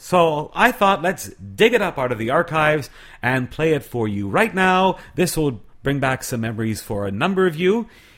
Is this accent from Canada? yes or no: yes; Canada; now in Taiwan; being Canadian, I've had some wonderful wines from Canada.